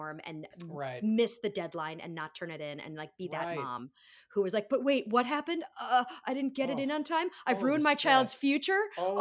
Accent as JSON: {"language": "English", "region": "Wisconsin", "country": "United States", "said": "Yeah, I'm from Wisconsin, so you get a little, you get a cheese curd and a pickle."}